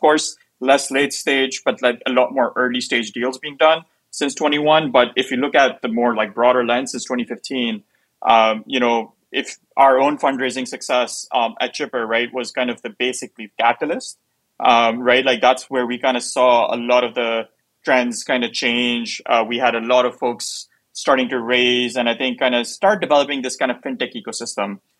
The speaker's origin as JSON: {"language": "English", "country": "Pakistan", "said": "I'm from Pakistan"}